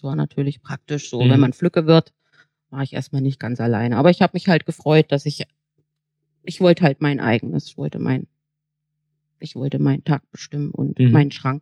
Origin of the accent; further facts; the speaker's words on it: Mühlhausen, Thuringia, Germany; born there; Geboren bin ich in Mühlhausen, da wo der Pflaumenmus herkommt.